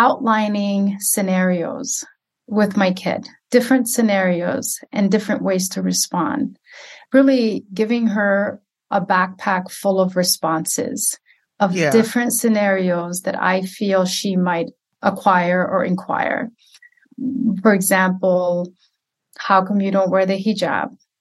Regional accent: Somalia; now in St. Cloud, United States; I'm Somali American refugee, Somali Muslim American refugee.

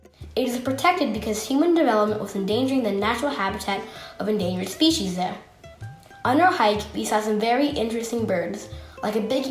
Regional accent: Irvine, California, United States; I am from Irvine, California.

